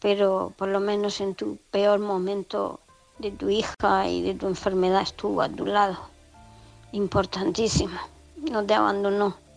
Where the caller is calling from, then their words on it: Murcia, Region of Murcia, Spain; de Murcia.